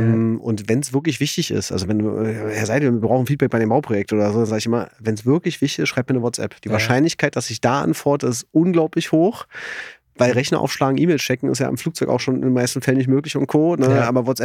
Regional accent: Berlin, Germany; Aber ich bin ja Ossi, ich bin ja so selten ins Ruhrgebiet gekommen.

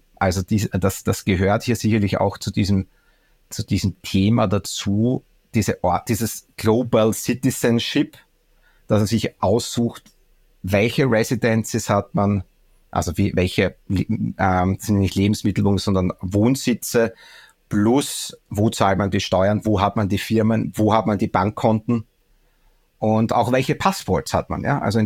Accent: Austria; born there; ich fühle mich natürlich als geborener Österreicher. Ich bin hier ja auch extrem dankbar, hier geboren zu sein. Habe auch meinen Lebensmittelpunkt sehr lange in Österreich gehabt. Ich habe ja hier studiert auch.

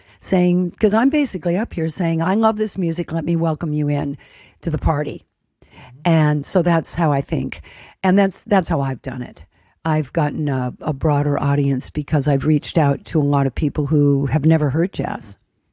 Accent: United States; I think one of the great things about jazz, and I say this as an American, is that I think that it could only have been born in America.

